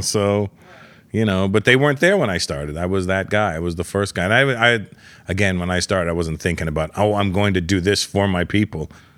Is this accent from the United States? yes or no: no; India; Yes, I'm Indian. I'm a comedian, but I'm not an Indian comedian.